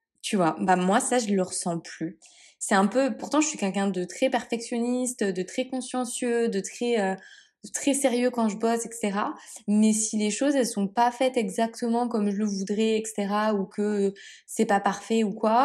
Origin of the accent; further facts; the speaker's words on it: France; celles que tu peux vivre, on va dire, en tant que Français en France